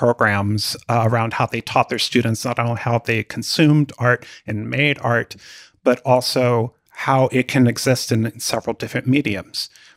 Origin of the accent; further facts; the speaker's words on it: Georgia, United States; I grew up in Georgia, and I went to school at the University of Georgia in Athens.